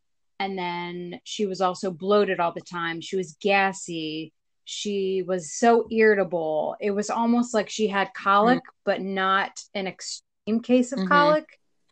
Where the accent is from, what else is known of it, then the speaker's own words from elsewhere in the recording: Pennsylvania, United States; moved away as an adult; I live in South Carolina. I'm originally from Pennsylvania. We have lived in South Carolina for about 4 years now.